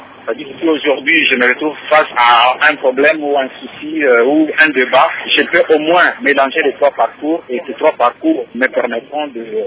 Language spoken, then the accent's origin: French; DR Congo; en tant que Congolais, on représentait notre pays.